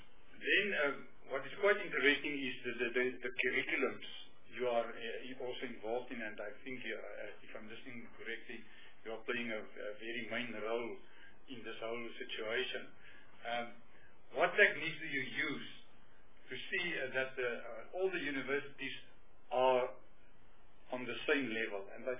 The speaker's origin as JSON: {"language": "English", "region": "North West", "country": "South Africa", "said": "And then I'm coming from the Northwest province."}